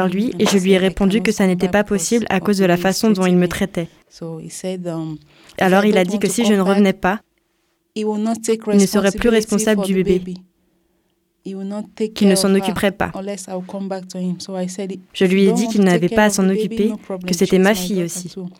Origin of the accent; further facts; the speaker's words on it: Nigeria; French is a second language; moved away as an adult; now in France; J'ai 28 ans et je viens du Nigeria.